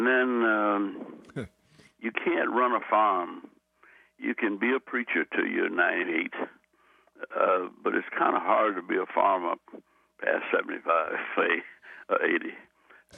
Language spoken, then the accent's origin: English; New Orleans, Louisiana, United States; And, of course, nobody knew me. I was from New Orleans. I'm not a Baptist or a Methodist. I'm a Congregationalist, United Church of Christ.